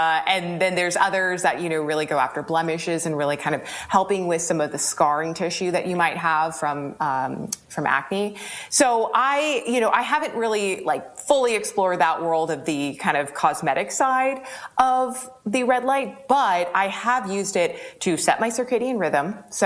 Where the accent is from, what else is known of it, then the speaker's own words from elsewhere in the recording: New York, United States; now in California, United States; I grew up in New York, just as a kind of backstory. So I was used to like, you know, January through like April, it was dark and gray